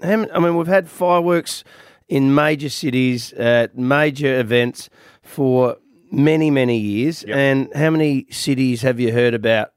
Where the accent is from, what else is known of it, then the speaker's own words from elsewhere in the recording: Wakery, Australia; I said the other day about what happens up at my hometown of Wakery. They created a day about 10 years ago on Australia Day. Wakery's got 4,500 people.